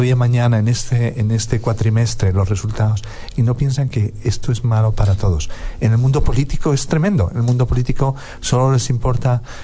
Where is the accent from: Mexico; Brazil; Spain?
Spain; Pontevedra, Galicia; De Galicia, una ciudad pequeñita que se llama Pontevedra, al sur de Santiago de Compostela.